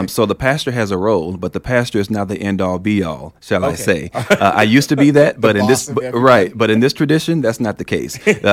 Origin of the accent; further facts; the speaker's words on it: Memphis, Tennessee, United States; Well, for me, I grew up in the South, in the deep South, Memphis, Tennessee